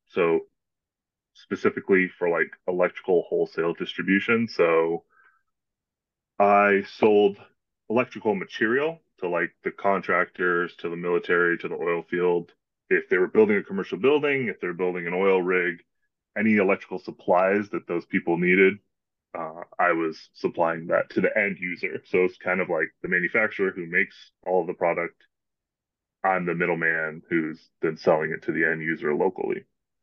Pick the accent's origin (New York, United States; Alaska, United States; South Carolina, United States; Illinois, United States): Alaska, United States; also born or lived in Washington; now in Phoenix, United States; Yeah, I mean, I was born in Washington, but my folks moved back up to Alaska when I was like one. So for all intents and purposes, yeah.